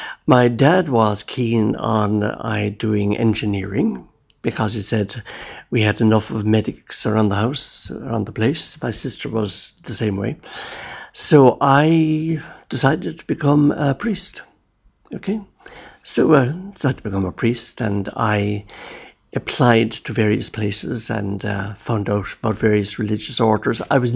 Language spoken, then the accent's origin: English; Cork, Munster, Ireland; now in Dublin, Ireland; I was born in Cork, and my family, my father was a builder in Cork, and I lived in a place called Passage West. I went to school in the city, CBC.